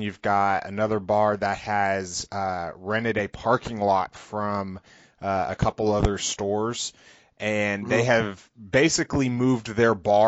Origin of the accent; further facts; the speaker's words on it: Ireland; Of course, with us both being Irish, every day is St. Paddy's Day to us.